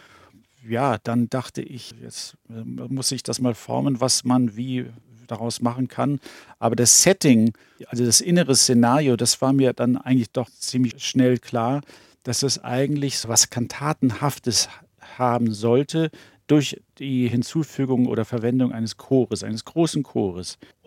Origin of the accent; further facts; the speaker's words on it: Hamburg, Germany; born there; Ich bin ja ein gebürtiger Hamburger, aber meine Familie, das sind alles Berliner.